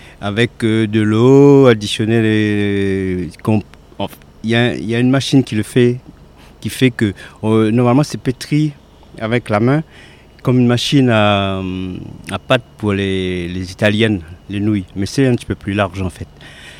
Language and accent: French; Réunion; now in Montpellier, France; parce que je suis réunionnais. Et tout mon parcours s'est fait à La Réunion, en cuisine traditionnelle. C'est arrivant en métropole, je suis arrivé à Montpellier.